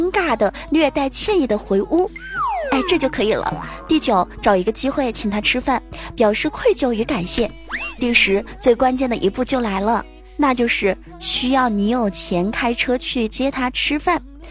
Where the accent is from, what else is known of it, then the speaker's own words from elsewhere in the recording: Wenzhou, Zhejiang, China; 毕竟我们温州人嘛，生意头脑还是在的。